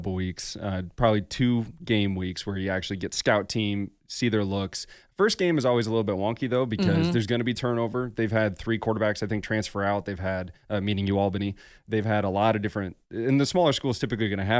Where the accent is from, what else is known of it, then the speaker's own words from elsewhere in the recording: South Dakota, United States; I'm from South Dakota, yeah.